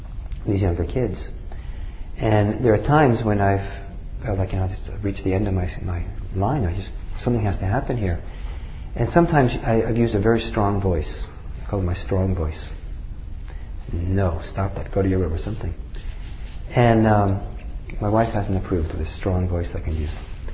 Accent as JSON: {"language": "English", "country": "Norway", "second_language": "English", "said": "I'm from Norway originally, and when I was back in Norway"}